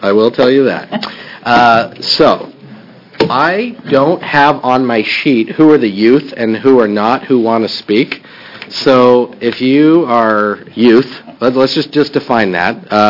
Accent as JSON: {"language": "English", "town": "Coos Bay", "region": "Oregon", "country": "United States", "tie": "born or raised there", "said": "I'm from Salem. I'm a representative from Salem. I grew up in Coos Bay. It's where my dad also grew up. My family's been in Oregon since 1850."}